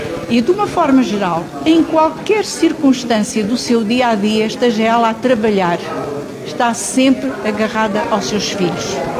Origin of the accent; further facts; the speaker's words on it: Lubango, Huíla, Angola; as do sul de Angola, de onde eu sou natural, porque eu sou natural do sul de Angola, da cidade do Lubango, a cidade do conhecimento, que é a cidade de Sá da Bandeira.